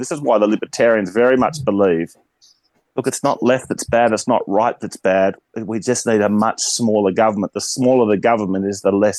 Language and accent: English; Tamworth, New South Wales, Australia; also born or lived in Mount Gambier, Australia; Okay, well, I do think of myself as a Tamworth boy. I was actually born in South Australia, in Mount Gambier. We moved to Tamworth when we were three.